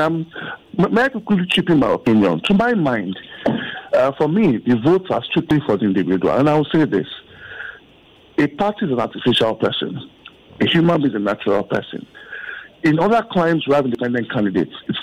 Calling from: Ikeja, Lagos, Nigeria; I'm sorry. I'm calling from Ikeja.

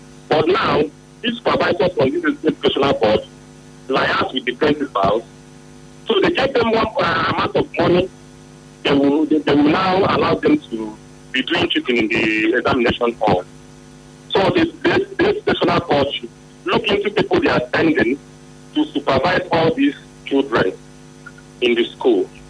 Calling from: Imo, Nigeria; Yes, I'm calling from Imo State.

